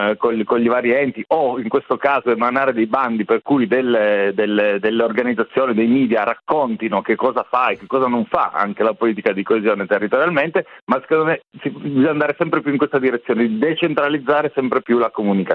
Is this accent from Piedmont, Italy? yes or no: yes; Pinerolo, Piedmont, Italy; io sono di Pinerolo